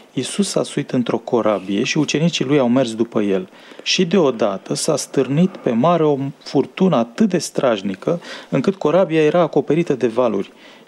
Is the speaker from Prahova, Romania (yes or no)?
yes; Băricoi, Prahova, Romania; Din Băricoi, Prahova.